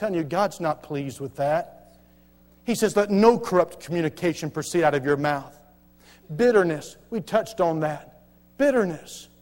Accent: North Carolina, United States; I grew up in North Carolina. I grew up around the whole PTL scandal back in the 80s.

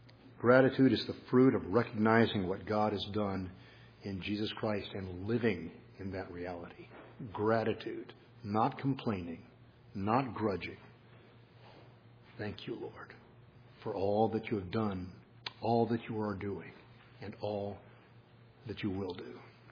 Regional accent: Los Angeles, California, United States; I'm from the West, and so I can remember as a child going to a school where we had fields, open fields next to us. Hard to believe in Los Angeles, but there were actually open fields.

